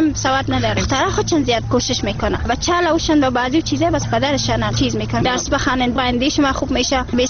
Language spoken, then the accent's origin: Persian; Kunduz, Afghanistan; also born or lived in Pakistan; now in Kabul, Afghanistan; از ولایت قندر.